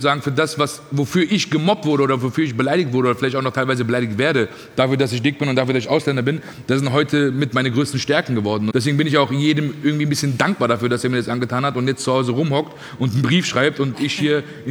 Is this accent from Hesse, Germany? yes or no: yes; Groß-Gerau, Hesse, Germany; ich komme aus Groß-Gerau, weißt du?